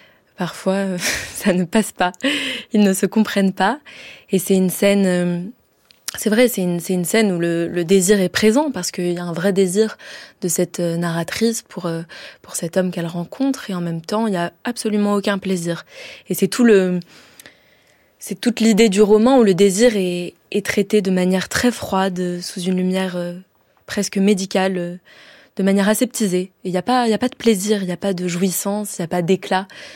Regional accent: Marseille, Provence-Alpes-Côte d'Azur, France; j'ai grandi à Marseille, entourée de femmes méditerranéennes à qui je dois tout.

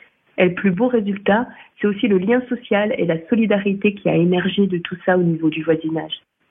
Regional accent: Gérardmer, Grand Est, France; born there; moved away as an adult; J'ai 43 ans. Je suis née à Gérardmer. Je l'ai quittée à 18 ans.

